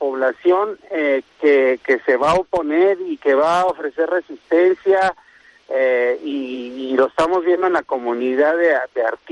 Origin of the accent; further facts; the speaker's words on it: Mexico; nosotros como mexicanos, es elevar las tasas de naturalización